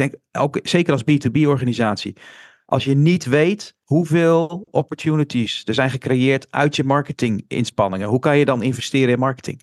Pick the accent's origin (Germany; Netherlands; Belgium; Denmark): Netherlands; Hè, dat zijn wij Nederlanders natuurlijk heel direct in.